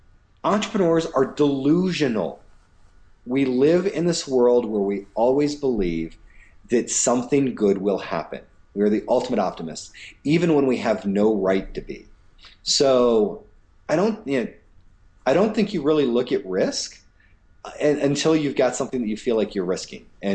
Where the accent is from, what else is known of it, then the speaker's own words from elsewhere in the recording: the South, United States; I grew up in the South, and so right, I mean, I am as homogeneous as you can get